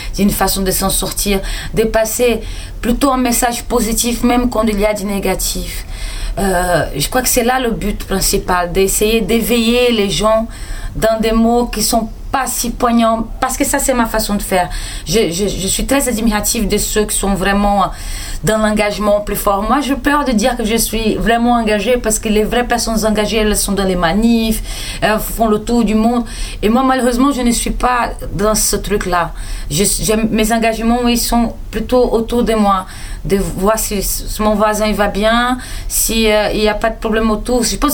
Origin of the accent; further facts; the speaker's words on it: Brazil; Pas parce que je suis brésilienne que je dois porter une fleur sous la tête.